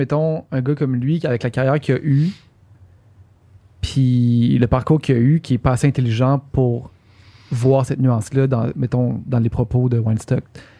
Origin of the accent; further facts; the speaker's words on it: Quebec City, Quebec, Canada; moi je viens de Québec